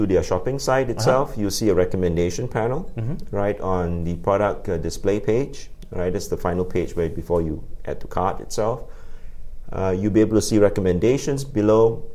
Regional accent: Singapore; born there; I was born here in Singapore

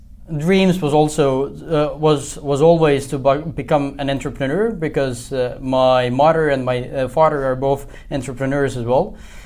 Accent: Estonia; now in Chile; what was the mindset different while I grew up in Estonia, was that when I were, let's say, 15, 16, I wanted to have a birthday party.

